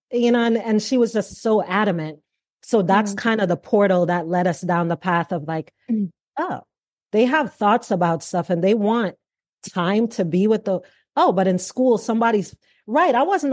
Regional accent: Jamaica; now in United States; even though I'm Jamaican, live here in America

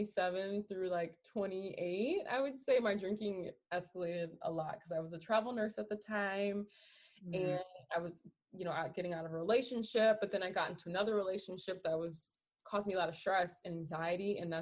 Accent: New Orleans, Louisiana, United States; I grew up, both sides of my family are also heavy drinkers. Mm-hmm. We're originally from New Orleans.

